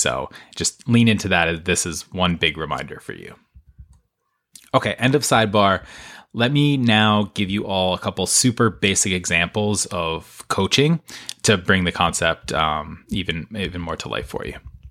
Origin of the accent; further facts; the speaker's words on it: Pittsburgh, Pennsylvania, United States; And I do live in the suburbs outside of Philadelphia, but I know I've also mentioned before that I grew up in Pittsburgh